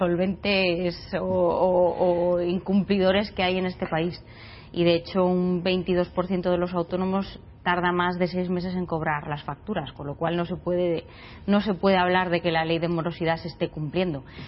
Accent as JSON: {"language": "Spanish", "town": "León", "region": "Castile and León", "country": "Spain", "said": "Por Valladolid, a pesar de que soy de León."}